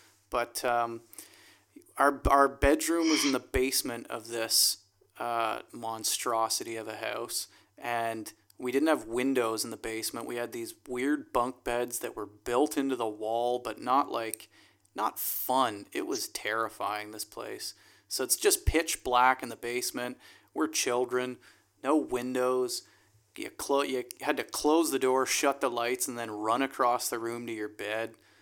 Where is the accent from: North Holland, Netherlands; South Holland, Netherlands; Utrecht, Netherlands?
Utrecht, Netherlands; Amersfoort; Jeffrey and I grew up in Amersfoort.